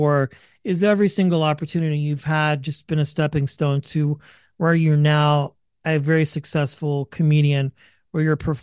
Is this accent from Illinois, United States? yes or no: no; California, United States; Like, I'm from California, so I'm used to the Bay Area scene.